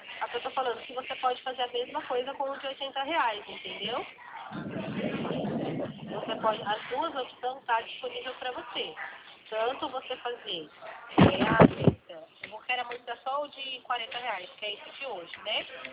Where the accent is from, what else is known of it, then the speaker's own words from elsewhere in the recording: Presidente Prudente, São Paulo, Brazil; Eu sou aqui de Prudente. Tô pertinho de vocês.